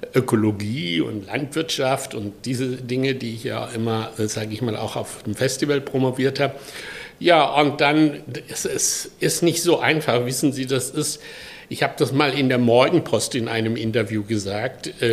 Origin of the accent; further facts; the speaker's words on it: Baden-Württemberg, Germany; also ich komme aus Süddeutschland, im Dorf nahe Pforzheim. Und 1948 geboren